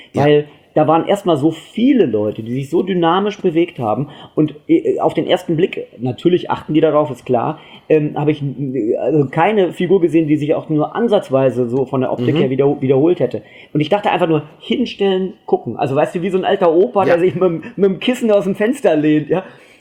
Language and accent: German; Lower Saxony, Germany; Kennt man in Frankfurt und den kennt man auch im schönen Niedersachsen, wo ich herkomme.